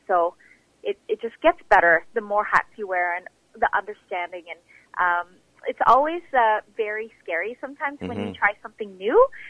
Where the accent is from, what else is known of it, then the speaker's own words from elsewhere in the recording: Philippines; now in Canada; I'm an immigrant, so first generation Filipino